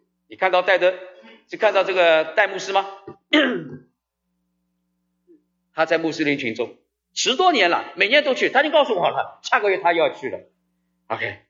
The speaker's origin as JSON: {"language": "Chinese", "country": "China", "said": "因为我们是中国来的"}